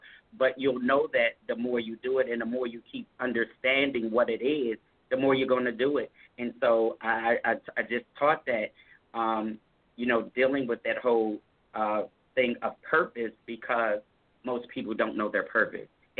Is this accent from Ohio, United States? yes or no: no; Harrisburg, Pennsylvania, United States; even from my hometown in Harrisburg, PA